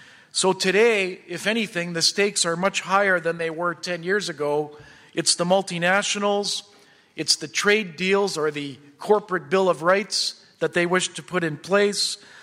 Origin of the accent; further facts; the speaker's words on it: Winnipeg, Manitoba, Canada; including in my hometown of Winnipeg, where water's on the front line right now.